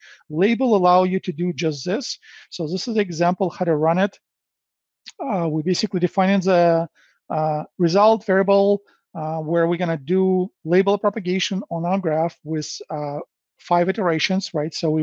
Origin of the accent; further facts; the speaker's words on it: Chicago, Illinois, United States; Probably Chicago is, I'm from Chicago.